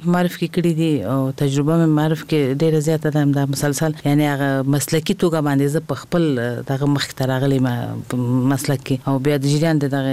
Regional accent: Kabul, Afghanistan; طبعا زه په خپل هیواد کې لوی شوی ما ابتدایي ښوونځی ما د کابل په ښار کې

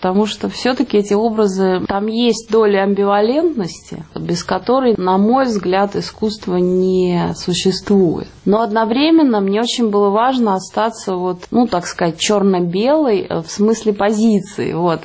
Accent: Russia; Я вдруг понимаю, что я не могу сказать, что я из России, мне просто стыдно.

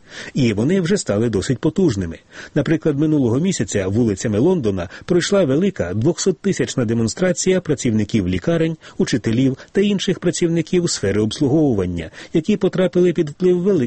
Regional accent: United Kingdom; Ukrainian is a second language; зокрема в моїй рідній Британії

